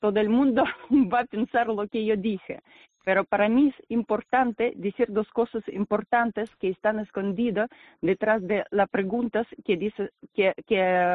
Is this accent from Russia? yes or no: yes; Russia; also born or lived in Soviet Union; Yo quiero decir que yo nací en la URSS